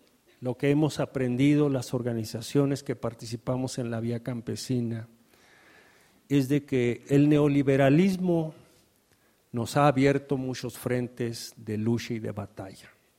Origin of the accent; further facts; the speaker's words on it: United States; como vengo de Estados Unidos, quiero terminar diciendo algo sobre